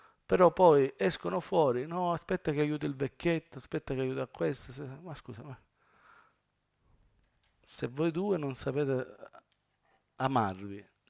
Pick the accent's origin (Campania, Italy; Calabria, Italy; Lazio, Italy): Calabria, Italy; Cosenza; Sono di Cosenza, capiscono quello che dico.